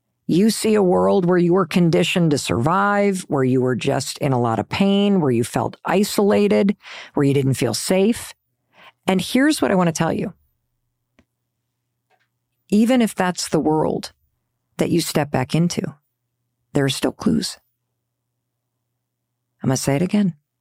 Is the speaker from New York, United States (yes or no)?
no; Michigan, United States; When I was really little, my parents were constantly working on this fixer-upper where I grew up in Western Michigan.